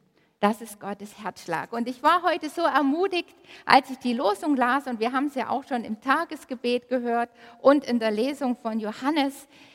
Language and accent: German; Chemnitz, Saxony, Germany; born there; ich bin gebürtige Chemnitzerin. Ich komme aus Dreisdorf-Klöser, also nur über den Berg so ungefähr.